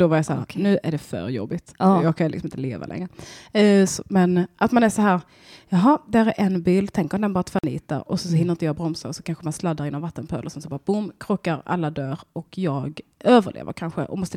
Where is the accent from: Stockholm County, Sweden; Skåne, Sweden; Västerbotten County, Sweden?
Skåne, Sweden; Hässleholm; där jag växte upp utanför Hässleholm.